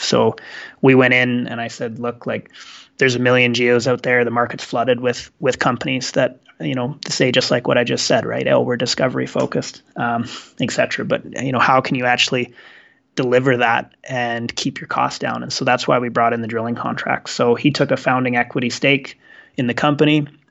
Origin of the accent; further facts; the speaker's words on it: Canada; Sure, I've kind of been all over the place, to be honest. I'm Canadian originally.